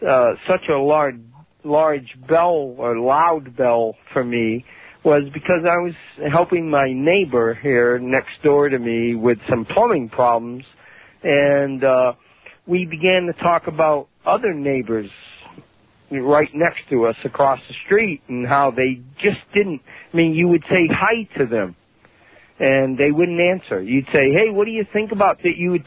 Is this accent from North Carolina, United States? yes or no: no; Massachusetts, United States; now in Arkansas, United States; because I grew up in Massachusetts. So I'm in Arkansas now, but I know about snow, okay?